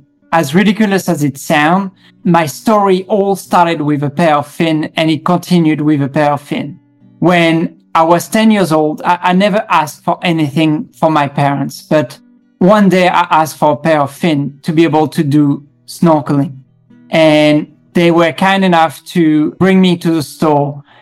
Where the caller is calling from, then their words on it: Melbourne, Victoria, Australia; And so today I'm coming from Melbourne in Australia.